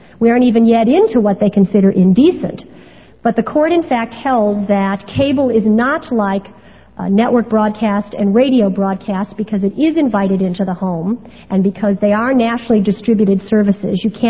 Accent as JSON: {"language": "English", "region": "Illinois", "country": "United States", "tie": "born or raised there", "said": "which is actually out of my home state. It's Pope versus the state of Illinois."}